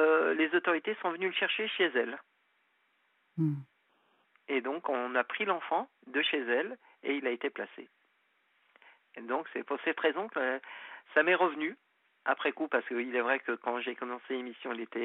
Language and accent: French; France; born there; je suis algérien, même si je suis né en France.